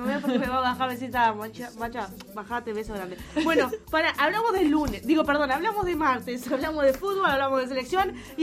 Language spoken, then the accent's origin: Spanish; Salto, Uruguay; En Salto, por eso somos salteños.